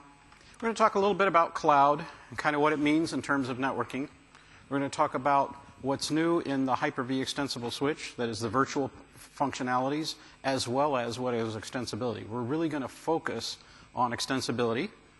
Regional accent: Seattle, Washington, United States; I come from Seattle, which is just as cloudy.

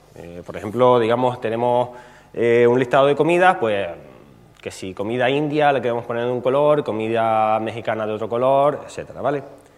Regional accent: Canary Islands, Spain; vengo de Tenerife

